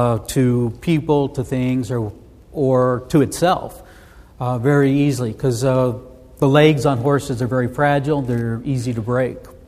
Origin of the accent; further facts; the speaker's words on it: Pacific Northwest, United States; but I grew up in the Northwest, and one of the things in the fall, it was time to pick the apples